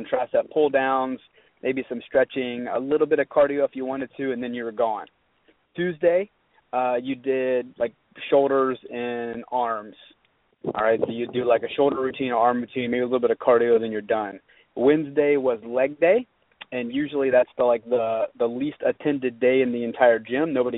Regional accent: Savannah, Georgia, United States; Okay. I'm actually from Savannah. I was born and raised here.

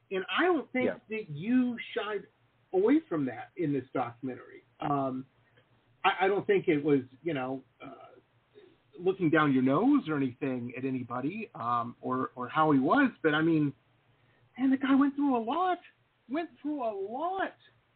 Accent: Detroit, Michigan, United States; I grew up in Detroit, Michigan, so I kind of grew up around car culture and whatnot and machinery and what have you.

